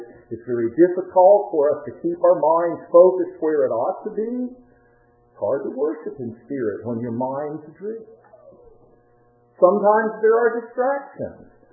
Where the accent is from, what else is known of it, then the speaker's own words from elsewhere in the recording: Farmington, West Virginia, United States; I grew up just outside of Farmington, West Virginia, probably about 15 miles, maybe 17 miles from Farmington.